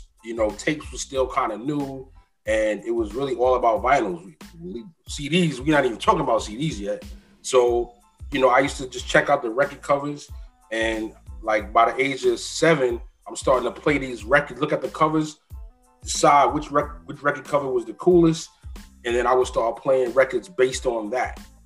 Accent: South Bronx, New York, United States; I'm originally from the South Bronx before I moved out here, though, and that's actually where I got my introduction to hip-hop.

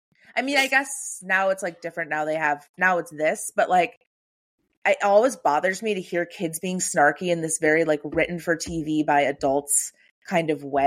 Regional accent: Midwest, United States; which I feel like as a Midwesterner is really like my big unlearning.

